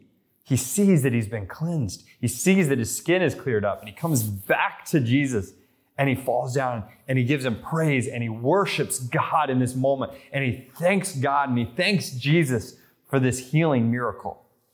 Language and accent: English; United States; accent: American; also born or lived in United Kingdom; my accent would give me away as an American at everywhere I went.